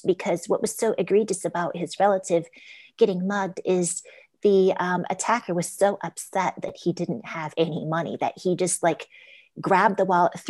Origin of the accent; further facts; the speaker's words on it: Poughkeepsie, New York, United States; So as mentioned, I was born 90 miles north of the city. I grew up in Poughkeepsie, but many of my dad's family members lived in Queens.